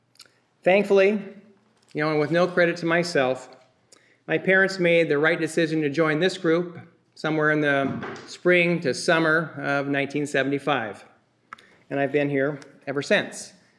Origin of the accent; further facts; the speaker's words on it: Eugene, Oregon, United States; born there; Here's my real history. I was born in Eugene, Oregon, 1965.